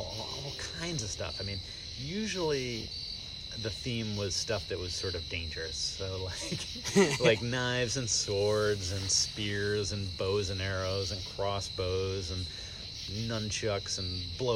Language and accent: English; Fairfield, Connecticut, United States; also born or lived in Branford; I grew up here in Connecticut, mostly in Fairfield and Branford.